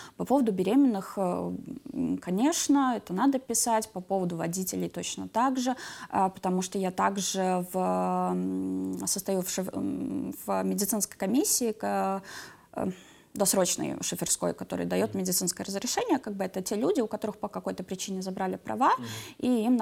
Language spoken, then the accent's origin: Russian; Vidzeme, Latvia; Я из Видземской стороны.